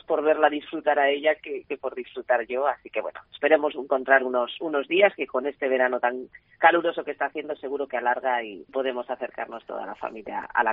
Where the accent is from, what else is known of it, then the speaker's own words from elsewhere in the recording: Burgos, Castile and León, Spain; yo soy muy de Burgos, yo hago mucha gala de ser de aquí